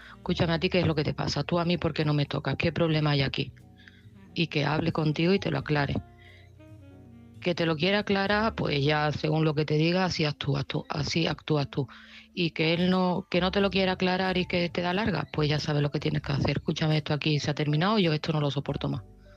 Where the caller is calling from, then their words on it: Seville, Andalusia, Spain; de Sevilla